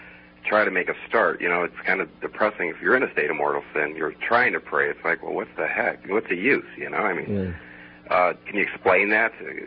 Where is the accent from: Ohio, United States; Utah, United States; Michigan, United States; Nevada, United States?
Michigan, United States; I meant to say Michigan. I'm sorry.